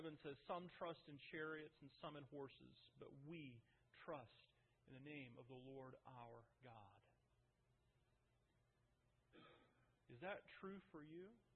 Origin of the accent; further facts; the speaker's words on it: United States; Now, as an American, I want to see my country do as well as it can.